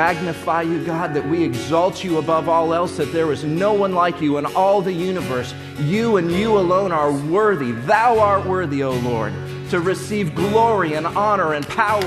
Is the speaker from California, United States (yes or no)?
yes; California, United States; now in Tennessee, United States; I'm from California, but I moved to Tennessee. And people in Tennessee, the church people, they like to talk back a little bit to the preacher.